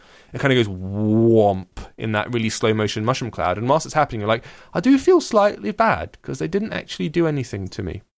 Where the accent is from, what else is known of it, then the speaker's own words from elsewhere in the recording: United Kingdom; and I'm a British